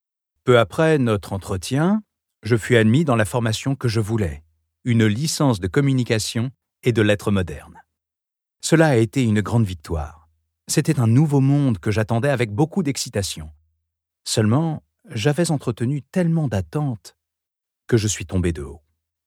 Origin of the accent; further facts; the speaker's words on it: Paris, Île-de-France, France; born there; Je suis né à Paris de parents immigrés, issus d'une condition sociale très précaire. J'ai grandi dans une famille monoparentale avec une mère sans activité professionnelle.